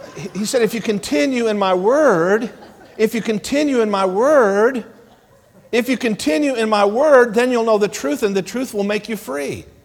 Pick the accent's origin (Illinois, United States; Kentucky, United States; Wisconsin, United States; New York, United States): Illinois, United States; I grew up in Illinois.